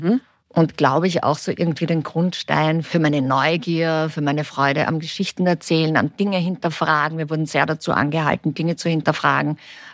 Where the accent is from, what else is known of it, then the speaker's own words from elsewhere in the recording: Vienna, Austria; ich bin in Wien geboren und ich bin auch hier aufgewachsen. Ich war in der französischen Schule, was für mich sehr wichtig und auch prägsam war, weil ich bin 1962 geboren.